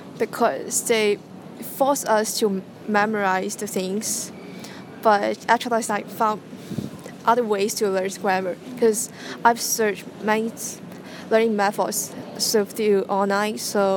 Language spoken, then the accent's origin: English; Hong Kong; first language Cantonese; English is a second language; since my mother tongue is Cantonese, so we don't really care about the grammar.